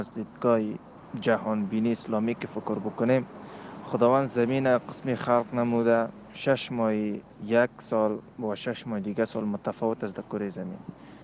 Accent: Afghanistan; یک جوان در افغانستان که زندگی میکنیم، از افغانستان هستیم

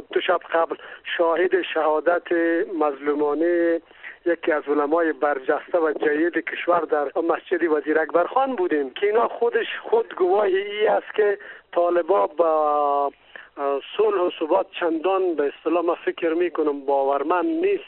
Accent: Afghanistan; ما ولدانن به عنوان یک افغان

